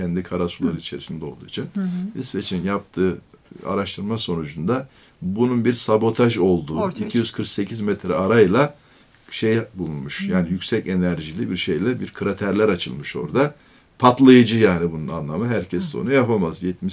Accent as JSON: {"language": "Turkish", "town": "Dörtyol", "region": "Hatay", "country": "Turkey", "tie": "born there", "said": "İşte ben o körfez var ya, körfezin kuzeyinde hemen kıyısındaki dört yol var. Dört yol doğumluyum."}